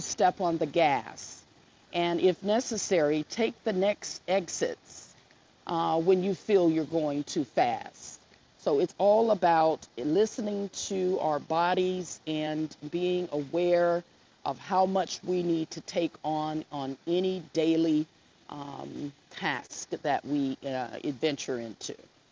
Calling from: Marietta, Georgia, United States; I wanted to say that I'm calling in from Marietta, Georgia.

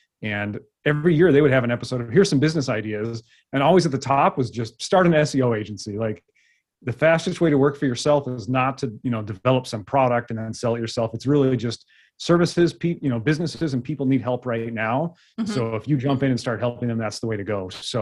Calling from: Madison, Wisconsin, United States; I'm up in Madison, Wisconsin, and it's been below zero for many days in a row now.

